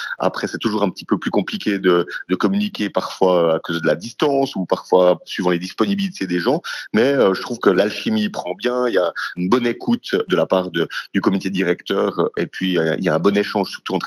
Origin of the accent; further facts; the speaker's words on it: Porrentruy, Jura, Switzerland; qui passent un super moment chez nous à Porrentruy, je trouve que c'est aussi excellent pour l'image du canton